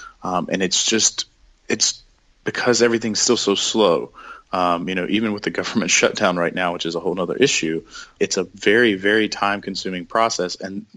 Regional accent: South Carolina, United States; a company out of my home state, South Carolina, called Bandwagon.

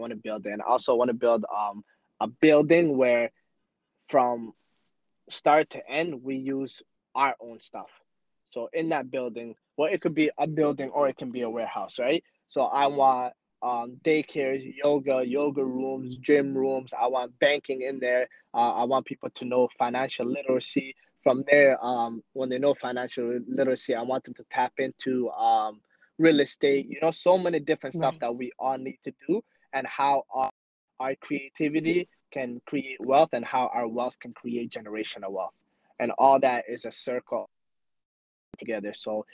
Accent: Canada; So coming to Canada, I think I was like 8, 9-ish, around that age. Yeah. Growing up in Canada, I started working at a very young age.

